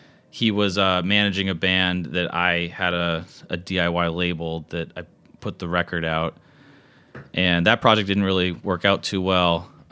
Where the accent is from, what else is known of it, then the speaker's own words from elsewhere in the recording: Massachusetts, United States; mainly just because I grew up outside of Boston and the traffic is terrible to get